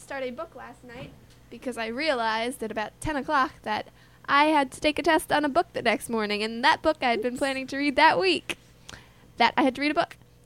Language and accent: English; Hudson, New York, United States; I'm a child, and I'm also from Hudson.